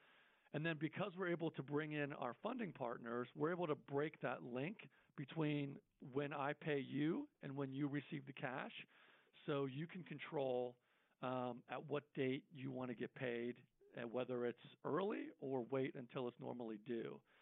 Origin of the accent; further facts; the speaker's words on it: Pittsburgh, Pennsylvania, United States; now in Atlanta, United States; So I came down. I'm from Pittsburgh originally, but I came down to Atlanta.